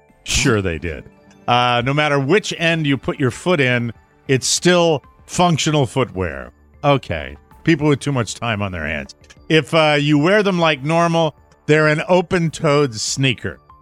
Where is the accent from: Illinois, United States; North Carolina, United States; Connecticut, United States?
Connecticut, United States; Connecticut, my home state.